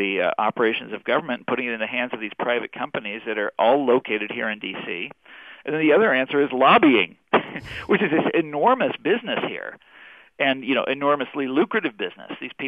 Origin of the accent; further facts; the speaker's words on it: Kansas, United States; I'm from Kansas.